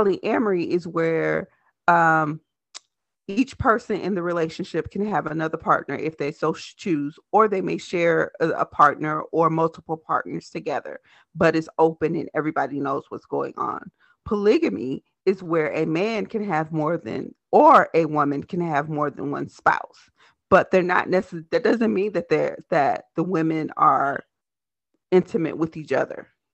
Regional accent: Selma, Alabama, United States; now in Minneapolis, United States; I have been between Alabama and Minnesota my entire life. I'm actually from Selma, Alabama, and I actually live in Minneapolis, Minnesota.

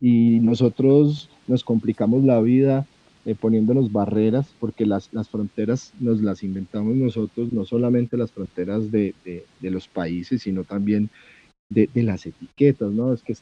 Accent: Manizales, Caldas, Colombia; uno sentirse orgulloso no porque soy de Manizales, que obvio me siento orgulloso, pero que soy de la tierra

